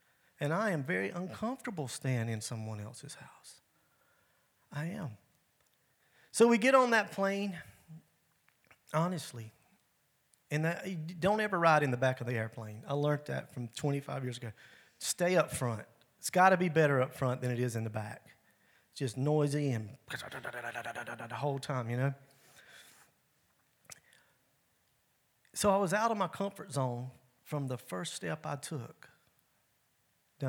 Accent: the South, United States; Now listen, I'm from the South. Life in New York and New Jersey is not the same.

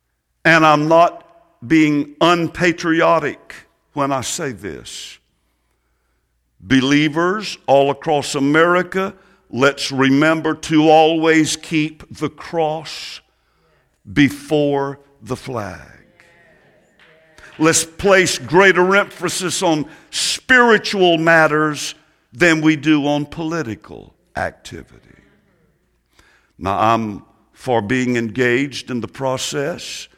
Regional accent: United States; Now, I'm an American, and that is a natural and a temporal thing.

